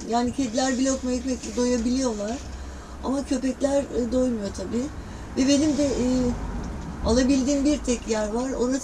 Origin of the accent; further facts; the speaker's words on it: Şile, Istanbul, Turkey; Şileliyim. Şile'de yaşıyorum.